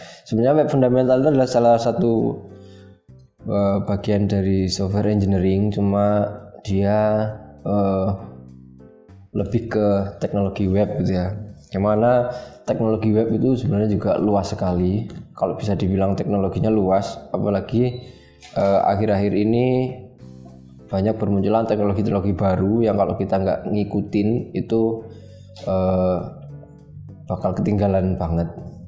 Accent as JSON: {"language": "Indonesian", "town": "Probolinggo", "region": "East Java", "country": "Indonesia", "tie": "born there", "said": "Saya kelahiran Probolinggo beberapa tahun silam."}